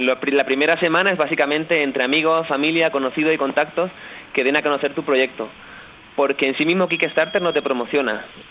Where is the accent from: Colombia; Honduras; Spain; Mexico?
Spain; habréis notado por mi acento, yo soy español.